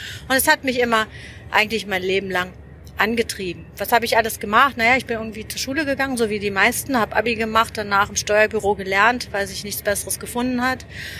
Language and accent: German; Berlin, Germany; Ich komme ja aus Berlin und bin dann zurückgegangen